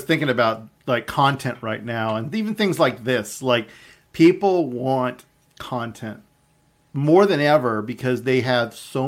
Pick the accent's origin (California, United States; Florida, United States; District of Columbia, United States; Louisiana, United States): Florida, United States; the people going out and like from my home state, Florida, who are just being stupid.